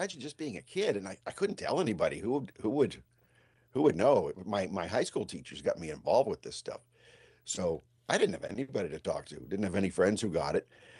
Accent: New Hampshire, United States; Well, they were building a nuclear power plant in my home state of New Hampshire.

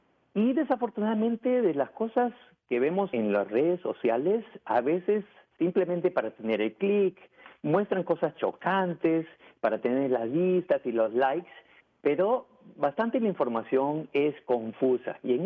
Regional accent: United States; also born or lived in Peru; yo soy originalmente peruano, pero crecí acá en Estados Unidos. Así que si me sale un poquito de Spanglish, lo siento.

